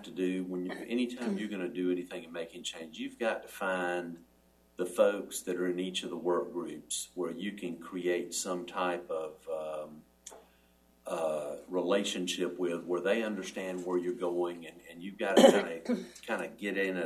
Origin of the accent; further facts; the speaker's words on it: Georgia, United States; I was sweeping the floor in a generating plant back in my hometown in South Georgia.